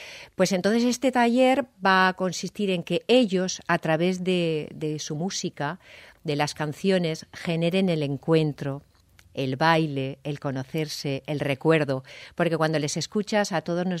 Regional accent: Valencia, Valencian Community, Spain; yo soy del Cabañal, siempre reivindico mi origen

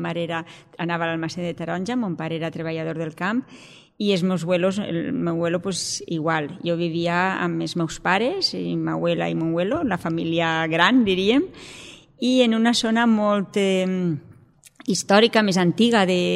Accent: Oliva, Valencian Community, Spain; born there; vaig nàixer a Oliva, un poble de la Safor

